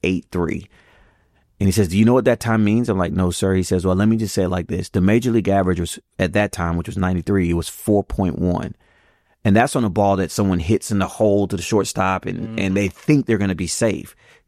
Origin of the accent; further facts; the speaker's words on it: Tampa, Florida, United States; No, this was outside. I grew up outside of the Tampa area.